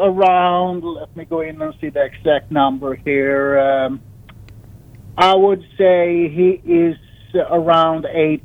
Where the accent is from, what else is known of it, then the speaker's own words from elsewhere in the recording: Sweden; English is a second language; now in United States; And as this listener may hear on my accent, I'm not from around these parts. I'm originally from Sweden, but I'm a proud U.S. citizen now